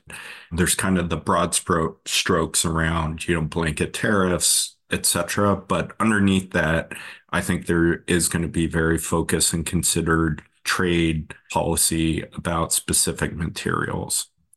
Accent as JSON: {"language": "English", "region": "Alaska", "country": "United States", "said": "my home state of Alaska"}